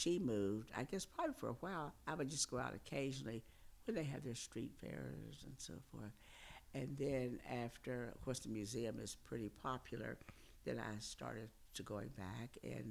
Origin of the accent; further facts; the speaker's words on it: Osage, West Virginia, United States; now in Morgantown, United States; I've lived in Morgantown most of my life, but I was born and raised in Osage.